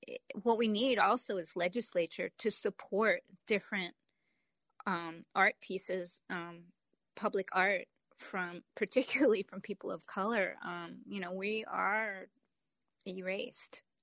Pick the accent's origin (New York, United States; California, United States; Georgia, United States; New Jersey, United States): New York, United States; New York City; I grew up in New York City.